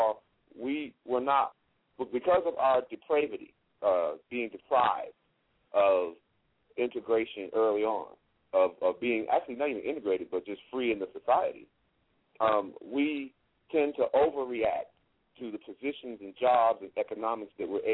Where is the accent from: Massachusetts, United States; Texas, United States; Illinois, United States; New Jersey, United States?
Illinois, United States; Joliet; You know, I grew up in Joliet, Illinois, right outside of Chicago, and my grandmother actually inherited land from her father, and so we lived on the hill in Lockport